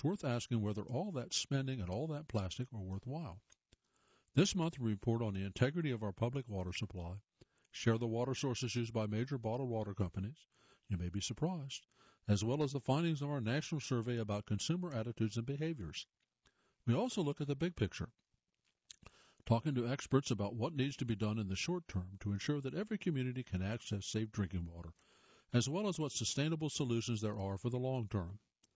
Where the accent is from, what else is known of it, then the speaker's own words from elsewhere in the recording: Newark, New Jersey, United States; Newark, New Jersey, my hometown